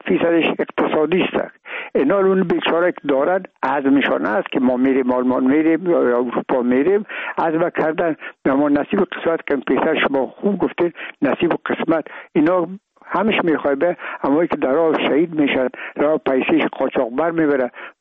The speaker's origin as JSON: {"language": "Persian", "country": "Afghanistan", "said": "ما افغان هستیم"}